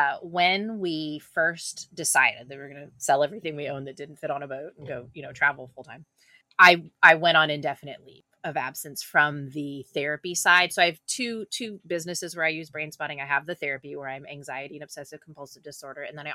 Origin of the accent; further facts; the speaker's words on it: Texas, United States; I grew up in Texas where everything is hot all the time